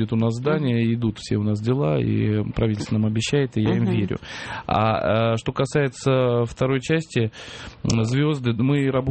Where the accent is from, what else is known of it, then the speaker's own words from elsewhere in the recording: Russia; moved away; Я из России приехал мальчишка туда, к ним, в их рынок.